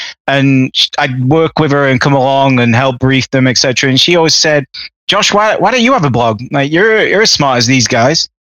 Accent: England, United Kingdom; all my friends that I grew up with in England

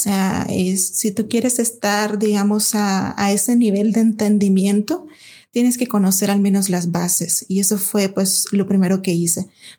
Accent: Nicaragua; Pues soy nicaragüense.

